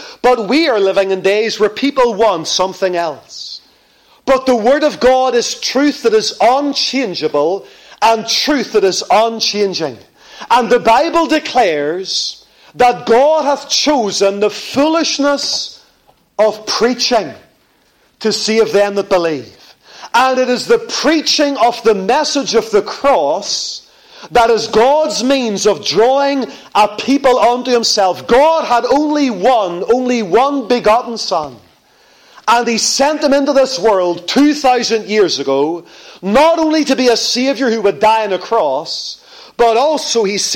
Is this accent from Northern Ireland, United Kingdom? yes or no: yes; Lisburn, Northern Ireland, United Kingdom; I came from Lisburn. Some people think I came from Belfast, but I came from Lisburn, okay?